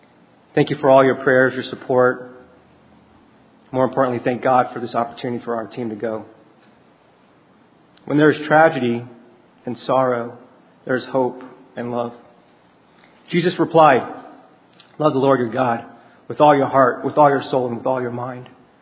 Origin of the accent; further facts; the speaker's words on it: New Orleans, Louisiana, United States; See, I was born and raised in New Orleans.